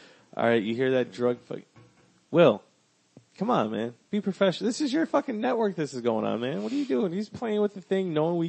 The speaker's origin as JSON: {"language": "English", "region": "Wisconsin", "country": "United States", "said": "I'm from Wisconsin. There's no Pentecostals in Wisconsin."}